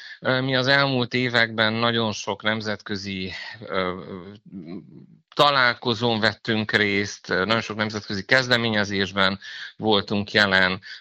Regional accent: Romania

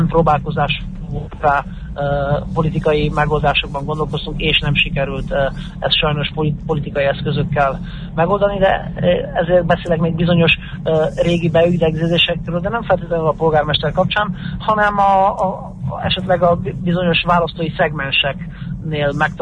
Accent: Cluj-Napoca, Cluj County, Romania; kolozsváriként úgy érzem, hogy nagyon sok mindenben előreléptünk.

